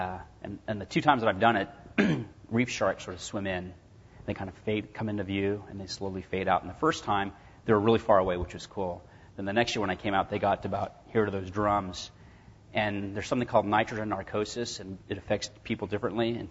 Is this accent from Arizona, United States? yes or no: yes; Arizona, United States; I'm from Arizona, so the West, we kind of, you know, they all kind of blend together, I think, after a while.